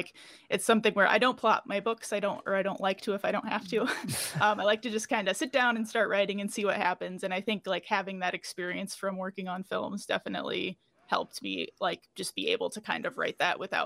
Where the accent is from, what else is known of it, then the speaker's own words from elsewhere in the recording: Iowa, United States; So Iowa had a big film incentive, and I'm from Iowa originally.